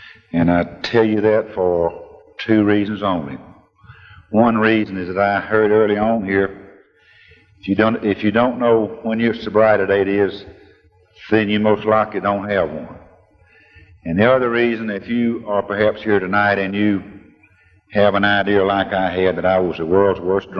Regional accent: Mississippi, United States; I was with Bob Duffy down in Mississippi once, and I was near my hometown, my raising ground. And I asked Bob if he wanted to ride home, and he said, yeah, I'll ride with you and me and some more fellas. And we got down to the place I was born

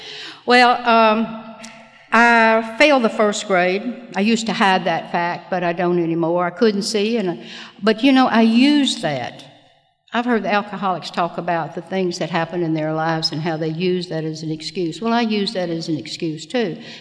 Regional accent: Memphis, Tennessee, United States; born there; So I'd like to give you just a little background. I was born in Memphis.

